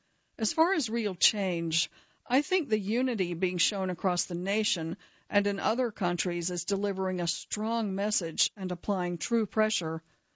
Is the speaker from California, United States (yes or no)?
yes; Oakland, California, United States; But the environment where we grew up in Oakland was rough.